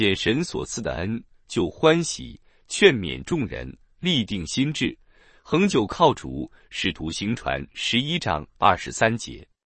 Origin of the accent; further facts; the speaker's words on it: California, United States; 大多数来自美国南方，而我虽也来自南方，却是南加州的南方